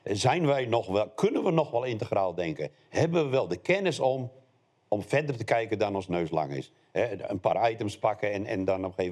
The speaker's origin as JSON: {"language": "Dutch", "region": "Flevoland", "country": "Netherlands", "said": "voedselproducent uit de Noordoostpolder."}